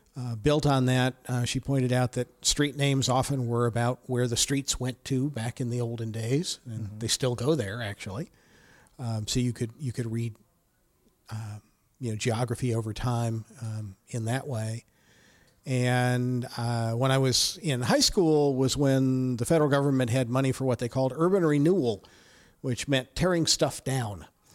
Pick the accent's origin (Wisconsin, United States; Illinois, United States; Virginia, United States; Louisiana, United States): Virginia, United States; Roanoke; It was still very much country. Today, that area where we grew up is sort of the suburbs of Roanoke, but then it was out in the country.